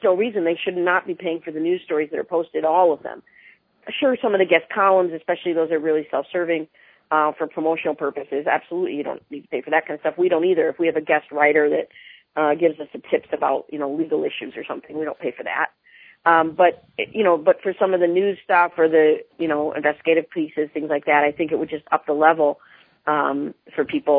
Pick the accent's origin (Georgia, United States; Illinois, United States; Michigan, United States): Illinois, United States; Chicago; I'm born and raised in Chicago, so I'm totally biased. I think it's, you know, an amazing city.